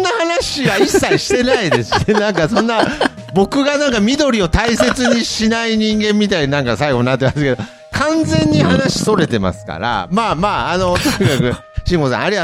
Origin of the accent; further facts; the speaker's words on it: Nagoya, Aichi, Japan; 一応ね、うん、名古屋出身なんでね、まあ、シティボーイですね。